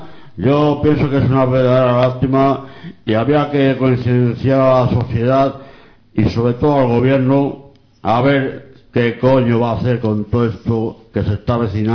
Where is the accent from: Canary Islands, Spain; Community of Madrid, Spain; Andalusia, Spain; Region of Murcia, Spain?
Community of Madrid, Spain; Madrid; porque me gusta Madrid, yo soy madrileño